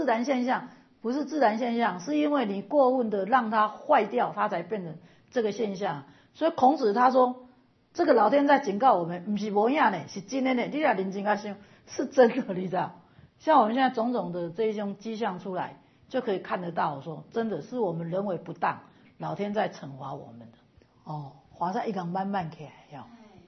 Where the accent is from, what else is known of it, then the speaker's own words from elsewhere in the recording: Taiwan; 在我们台湾算是最幸福的，台湾它受的灾难是非常之小，我们台湾人修福的人很多